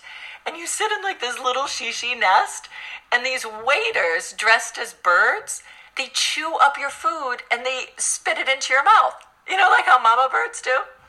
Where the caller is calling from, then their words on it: Los Angeles, California, United States; Hey, you guys. I'm calling from Los Angeles. I'm a big fan of the show.